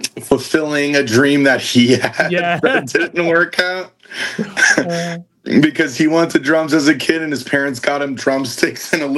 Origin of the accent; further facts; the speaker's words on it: New York, United States; now in Brooklyn, United States; No, I grew up in New York, outside of the city.